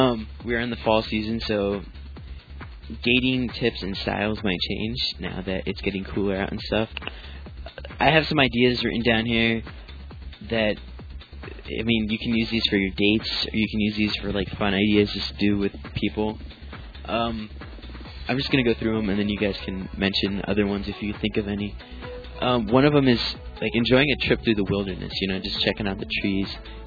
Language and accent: English; Midwest, United States; We're from the Midwest.